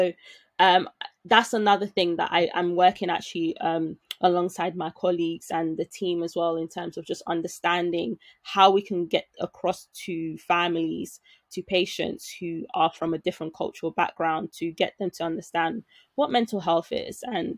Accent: Nigeria; because I'm Nigerian as well, right?

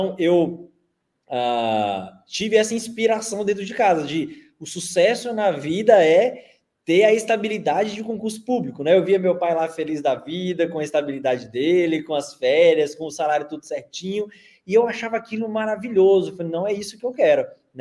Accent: São Romão, Minas Gerais, Brazil; eu sou bem do interiorzão de Minas. São Romão, vim do norte de Minas, cidadezinha de 10 mil habitantes.

